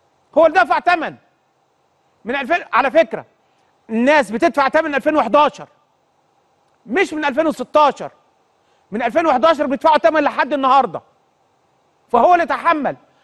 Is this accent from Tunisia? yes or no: no; Egypt; ده أكبر رقم كان عندنا في مصر